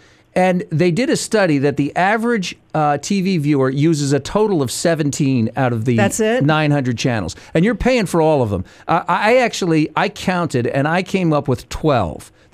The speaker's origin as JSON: {"language": "English", "country": "United States", "said": "I have no interest in the World Cup soccer. I'm an American."}